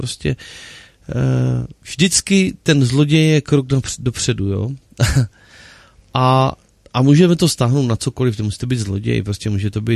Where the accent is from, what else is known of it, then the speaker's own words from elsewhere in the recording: Zlín Region, Czechia; protože u nás na Vlašsku se říká, že slíbeného platí 100 roku